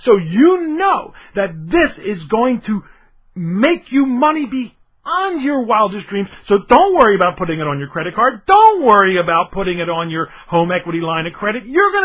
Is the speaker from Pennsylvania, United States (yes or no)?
yes; Philadelphia, Pennsylvania, United States; You understand, I'm from Philadelphia. I'm Italian. My grandparents were all from Italy.